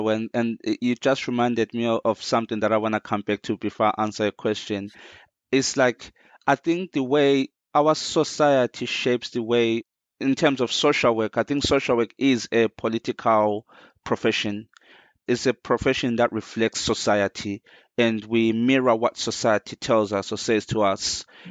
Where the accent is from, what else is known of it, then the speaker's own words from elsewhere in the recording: Zimbabwe; born there; I was born in Zimbabwe, I'm a Zulu, right? Which is originally a tribe from South Africa.